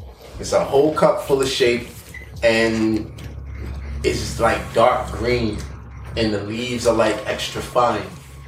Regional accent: Brooklyn, New York, United States; I'm from Brooklyn. When K2 hit the streets, niggas ran to the corner store.

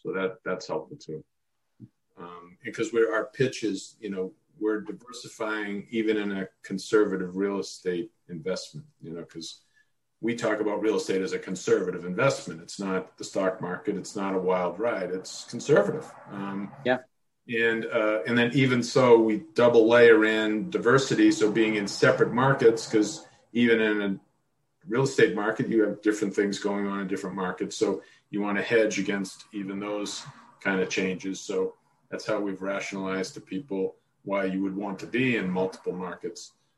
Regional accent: Dallas, Texas, United States; born there; I was born in Dallas, so it'll be a homecoming. I'll be at home.

